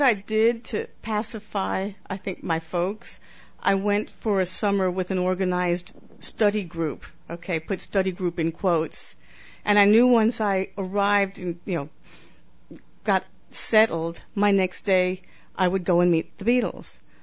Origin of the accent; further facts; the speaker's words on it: New York, United States; I guess growing up in New York, either you think you can do things and you survive, or you get stepped over and it doesn't happen.